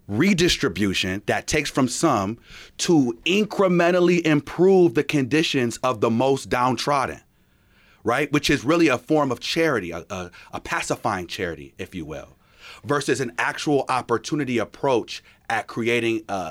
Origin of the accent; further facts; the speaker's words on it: Rochester, New York, United States; I came obviously from inner city Rochester too. I went to 8 school, 29 school, Monroe and Marshall. I grew up on Conkey Avenue D and First Street. So ain't nobody gonna tell me about what it means to grow up black in Rochester, okay?